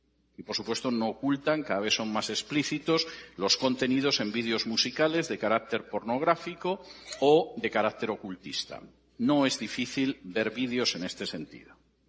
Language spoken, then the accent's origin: Spanish; Spain; en mi país de origen, en España